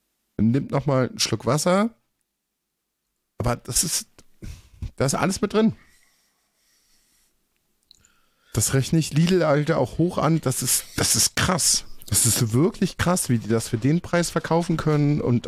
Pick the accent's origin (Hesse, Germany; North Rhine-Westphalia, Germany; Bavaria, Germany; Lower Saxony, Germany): North Rhine-Westphalia, Germany; Ich bin 30 Jahre in NRW aufgewachsen.